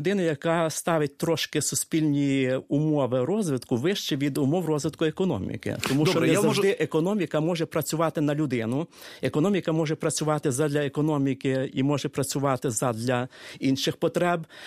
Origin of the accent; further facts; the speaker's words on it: Western Ukraine, Ukraine; я народився в Західній Україні, довгий час прожив, є греко-католиком